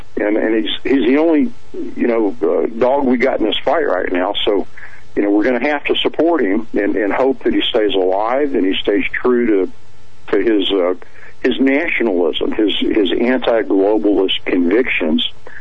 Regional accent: Texas, United States; I'm from Texas, in the Dallas police shooting.

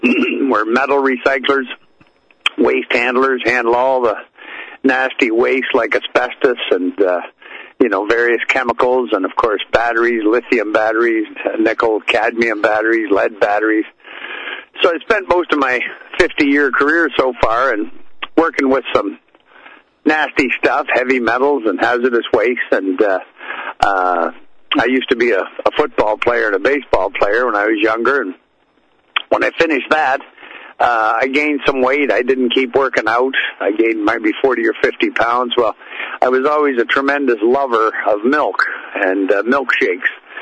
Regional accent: Canada; I'm up here on the north shore of Lake Erie, one of the Great Lakes. I'm Canadian.

